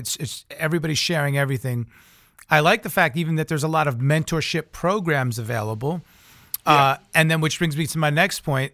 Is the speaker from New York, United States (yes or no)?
yes; New York, United States; I'm from Long Island, New York, so I came up